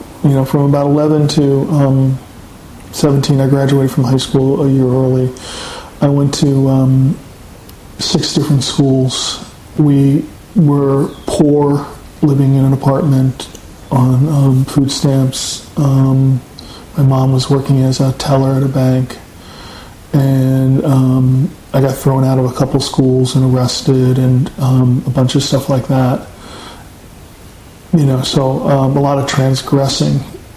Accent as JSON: {"language": "English", "town": "Memphis", "region": "Tennessee", "country": "United States", "tie": "born or raised there", "also_born_or_lived": "New York", "said": "I wasn't born in Memphis. I was born in New York, the only one in the family who was. And we lived up north until I was around 10. Mm-hmm. And then we moved back to Memphis."}